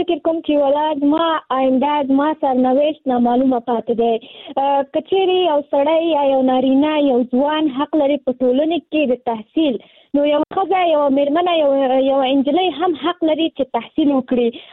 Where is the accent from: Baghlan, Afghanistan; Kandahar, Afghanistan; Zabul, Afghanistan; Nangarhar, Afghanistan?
Nangarhar, Afghanistan; now in Kabul, Afghanistan; ما د ننګرهار د ولایت نه فعلاً په کابل کې ژوند کوم، او زه هم د نهم ټولګي زده کوونکی یم،